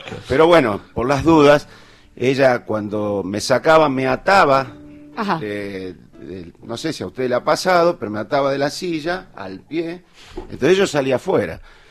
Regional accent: Sunchales, Santa Fe, Argentina; Mi infancia es en Sunchales, en la ciudad de Sunchales, provincia de Santa Fe.

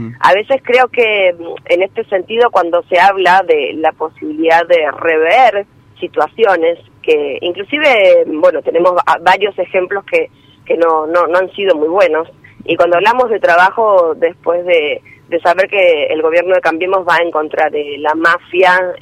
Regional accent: Santa Fe, Argentina; va de la mano en cuanto a las necesidades que tenemos como santafesinos

